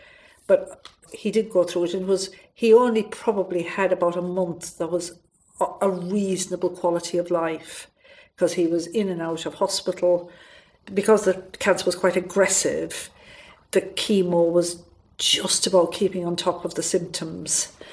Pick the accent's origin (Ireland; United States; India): Ireland; I'm Irish, and I have a big Irish family, and I have a brother with 5 children who all have red heads.